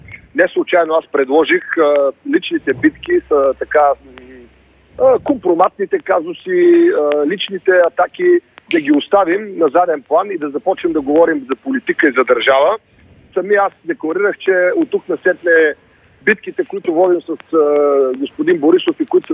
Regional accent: Plovdiv, Plovdiv Province, Bulgaria; в родния ми град Пловдив

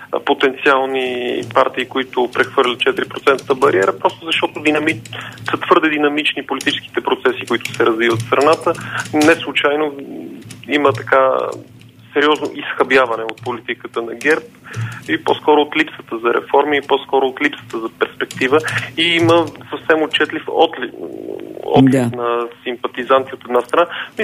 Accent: Sliven, Sliven Province, Bulgaria; в Сливен аз имам така особено вълнение като хората, защото това е родния ми град.

